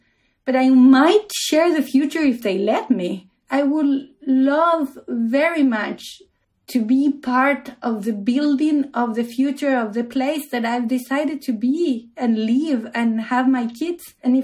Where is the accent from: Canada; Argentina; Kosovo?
Argentina; now in Oslo, Norway; I'm an art historian, and I come from Argentina, and I live in Oslo in Norway.